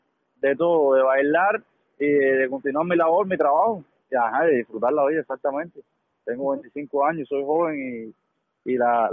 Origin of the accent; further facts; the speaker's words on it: Cuba; Yo como cubano y ciudadano de este país no tengo que quejarme de nada.